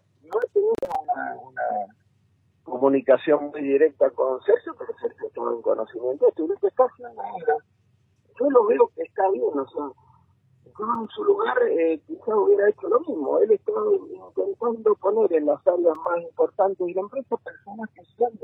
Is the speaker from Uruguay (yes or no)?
no; Mendoza, Argentina; yo, que soy un tipo de Mendoza